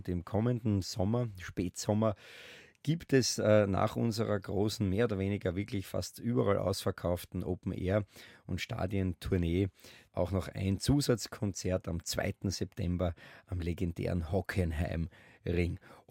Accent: Graz, Styria, Austria; als Steirer, noch dazu als Grazer aus der gleichen Stadt, wo ich auch herkomme

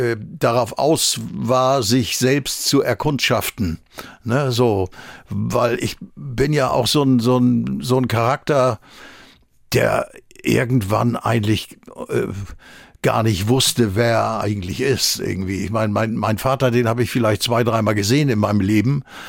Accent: Wentorf bei Lauenburg, Schleswig-Holstein, Germany; born there; dass in meinem Ausweis stand, geboren in Wentorf bei Lauenburg.

